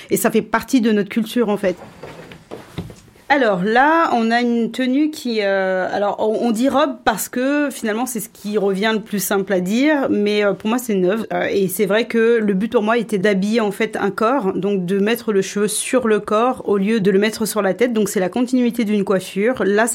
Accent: Martinique, France; born there; now in Paris, France; je suis née en Martinique, et j'habite sur Paris.

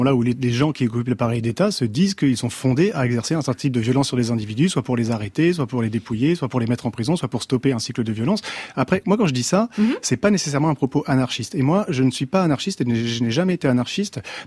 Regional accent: France; je suis Français

